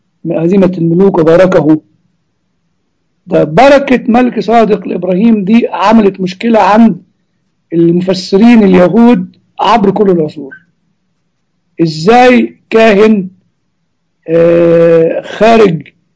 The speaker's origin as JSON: {"language": "Arabic", "country": "Egypt", "said": "الثلاث رسائل دي لم تدرس بعد دراسة لاهوتية جيدة عندنا في مصر"}